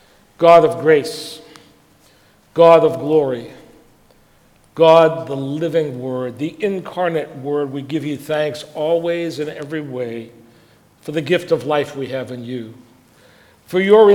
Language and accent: English; Lawrence, Massachusetts, United States; When I was a young man growing up in Lawrence, Massachusetts